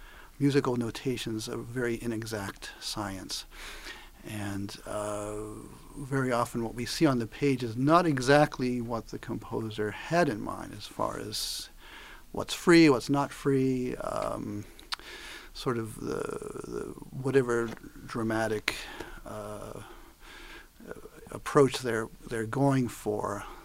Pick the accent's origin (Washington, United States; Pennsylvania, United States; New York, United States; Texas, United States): Pennsylvania, United States; Pittsburgh; So I grew up in Pittsburgh, and besides studying piano and double bass